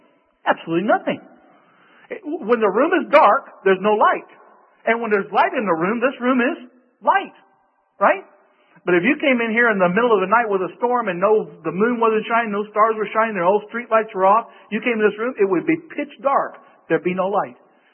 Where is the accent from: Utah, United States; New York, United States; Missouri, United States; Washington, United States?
Missouri, United States; Boonville; born there; I was born in 1958 on December 20th in a little hospital, St. Joseph Hospital in a little town called Boonville, Missouri.